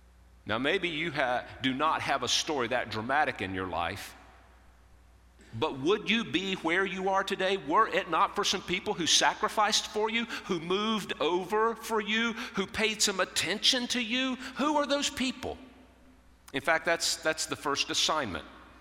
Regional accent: Winston-Salem, North Carolina, United States; I found out that she lived just a few miles from where I grew up in Winston-Salem.

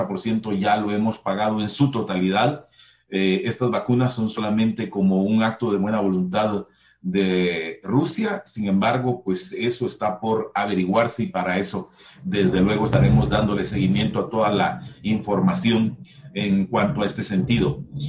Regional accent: Guatemala; en una situación bastante difícil como guatemaltecos.

